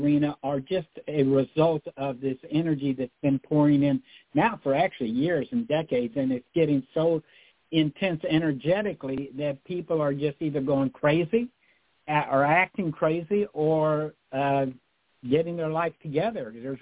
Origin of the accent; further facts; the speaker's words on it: Kentucky, United States; I was raised in Western Kentucky. I incarnated to Western Kentucky.